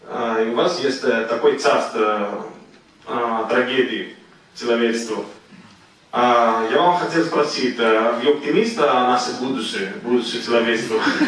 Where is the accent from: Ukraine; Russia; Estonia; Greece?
Greece; Russian is a second language; Как иностранец, я из Греции